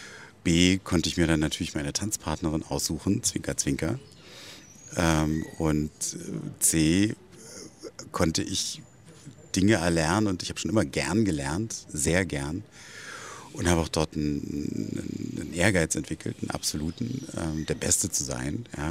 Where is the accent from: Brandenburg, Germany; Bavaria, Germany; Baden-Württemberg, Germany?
Brandenburg, Germany; Cottbus; Bei uns war das zu Ostzeiten, also ich komme aus Cottbus, gang und gäbe, dass die ganze Klasse Tanzstunde gemacht hat.